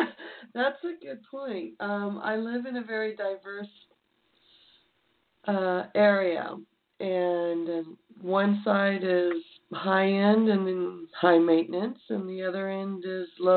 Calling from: California, United States; Hi, this is … I'm calling from California, and it sounds like I'm near the previous caller.

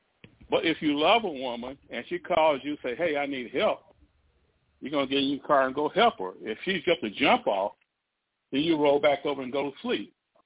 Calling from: Durham, North Carolina, United States; Hey, kid. This is … from Durham.

